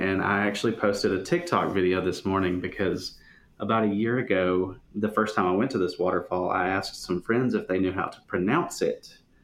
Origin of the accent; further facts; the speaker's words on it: Huntsville, Alabama, United States; I'm from Huntsville and Arab and Union Grove, Gunnersville, that whole area.